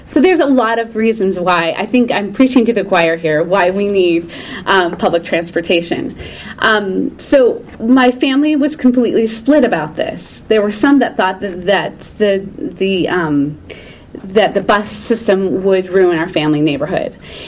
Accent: Provo, Utah, United States; I grew up in Provo and in a big family of nine very religious children and to a larger, very religious family.

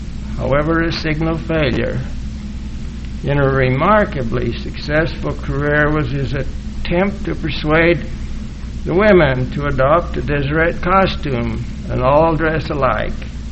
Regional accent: Utah, United States; born there; I was born in Utah, went to BYU. I've been visiting California for about a half century, but it's good to be home.

